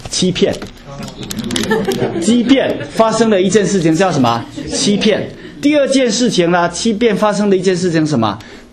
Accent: Fujian, China; 实际上呢，就是本来我们福建人嘛，对不对？我们用福建话讲一句

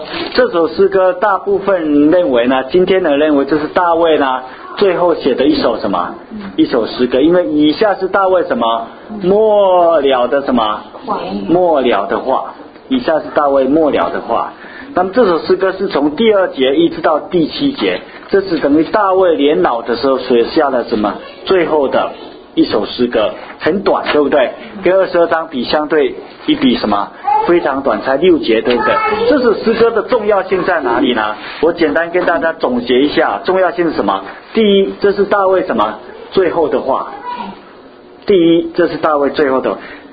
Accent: China; 我们中国人没有这件事情啊，就像我们中国人假设说我们祖先就告诉我们

